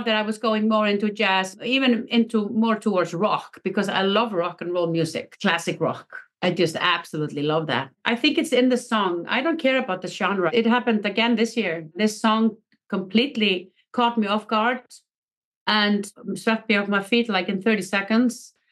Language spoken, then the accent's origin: English; Iceland; English is a second language; it's French, and then English, and we're from Iceland, oh my God!